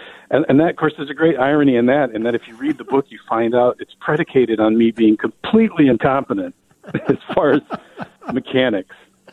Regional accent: New Auburn, United States; they've gone to New Auburn, my hometown, and they're like, well, it's nothing like you describe it in the book.

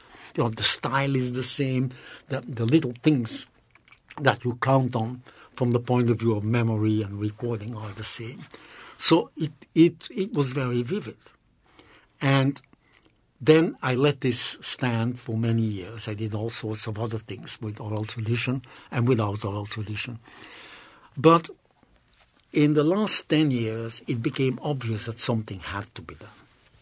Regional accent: Antwerp, Flanders, Belgium; English is a second language; also born or lived in London; I am from Antwerp, but I learned English on the street in London. So I have part of a French accent because of a grandmother of mine. So it's a weird accent.

